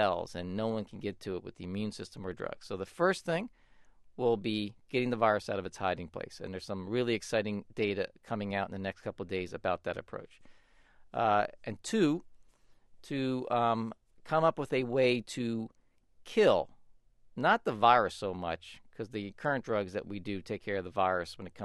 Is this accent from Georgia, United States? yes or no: no; San Francisco, California, United States; that could be done in my hometown, San Francisco, as well as in rural areas of Africa and elsewhere.